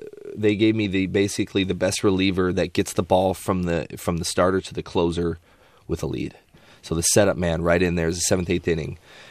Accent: Spokane, Washington, United States; I mean, but then I grew up in Spokane, Washington, when we didn't live on the military base. That's a very conservative area.

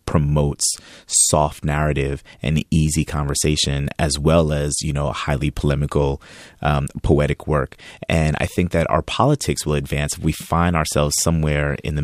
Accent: New York, United States; born there; I was born in 1975 in New York, the same place and the same time that hip hop was born.

